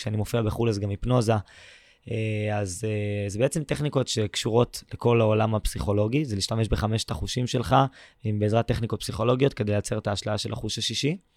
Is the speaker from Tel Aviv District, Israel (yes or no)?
no; Nahariya, Northern District, Israel; אני בן 18, אני מנהריה בצפון.